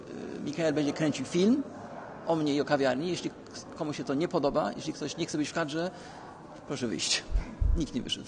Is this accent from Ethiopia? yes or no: no; Sweden; moved away as an adult; now in Łódź, Poland; Przyjechałem tu do Łodzi ze Szwecji. Moi rodzice są Polakami, ale ja się w Szwecji urodziłem i wychowałem. Natomiast w Polsce już mieszkam prawie ćwierć wieku.